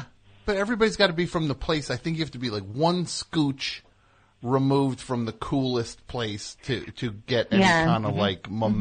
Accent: New Jersey, United States; I'm from New Jersey.

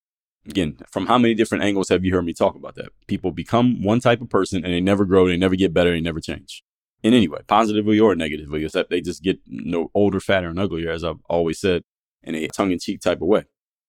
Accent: Philadelphia, Pennsylvania, United States; he was studying at Temple University, which is in my hometown, Philadelphia.

